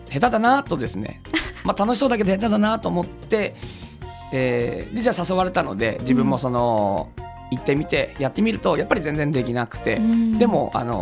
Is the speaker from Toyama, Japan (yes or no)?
yes; Tateyama, Toyama, Japan; moved away as an adult; 僕は立山町の出身で、大学はその県外にですね、愛知県の方へ、行ってまいったんですけども、その時にそのまあ一人暮らしをすることになりましてですね